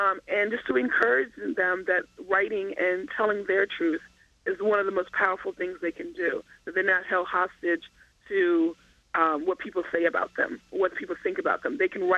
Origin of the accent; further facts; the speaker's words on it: Kingston, Jamaica; I'm originally from Jamaica, Kingston, Jamaica.